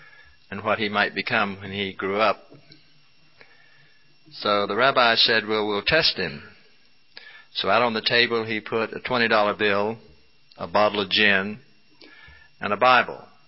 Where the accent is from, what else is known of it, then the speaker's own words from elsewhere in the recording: North Carolina, United States; the mountains of my home state of North Carolina